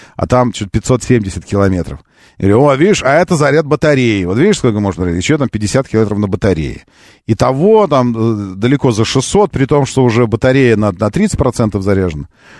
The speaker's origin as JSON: {"language": "Russian", "region": "Moscow", "country": "Russia", "said": "Я же москвич"}